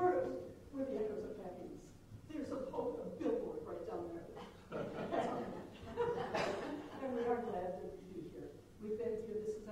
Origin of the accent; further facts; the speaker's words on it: Michigan, United States; And we're from Beluga, Michigan, which is over south of the St. Joe.